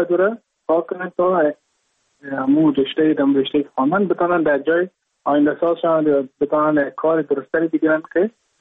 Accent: Mazar-i-Sharif, Balkh, Afghanistan; moved away as an adult; now in India; از مزار شریف هستم، از قریه شیرآباد که از قریه درفتاده مزار شریف بلخ میباشم، که ما در سال 2019 ماه جون به هندوستان آمدم

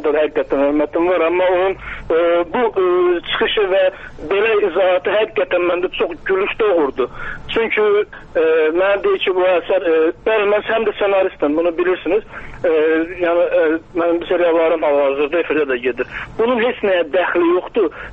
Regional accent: Karabakh, Azerbaijan; Baxmayaraq bir Qarabağlıyam.

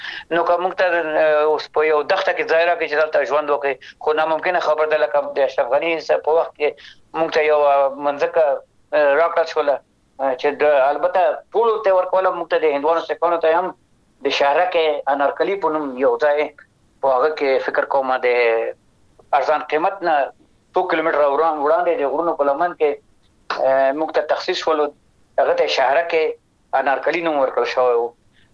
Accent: Afghanistan; زه افغان یم د افغانستان یم

